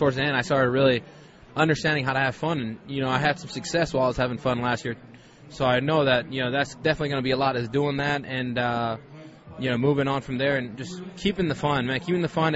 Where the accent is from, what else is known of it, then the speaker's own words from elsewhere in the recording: Hawaii, United States; now in St. Louis, United States; growing up in Hawaii, you don't ever experience this